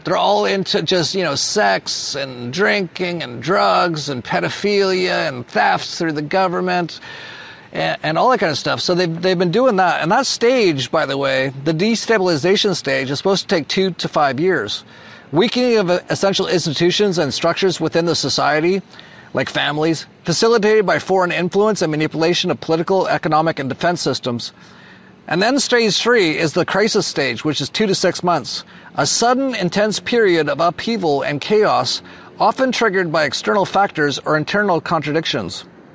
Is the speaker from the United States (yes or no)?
no; Edmonton, Alberta, Canada; I'm also from Edmonton, Canada